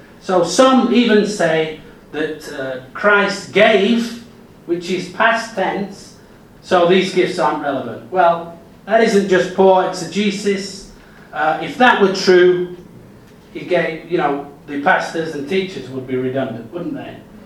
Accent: United Kingdom; I'm British. I do speak English.

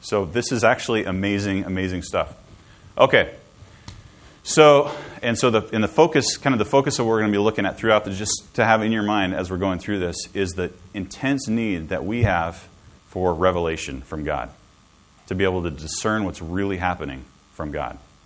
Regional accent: United States; Okay, so I'm from America, so this is the analogy that I'm going to use.

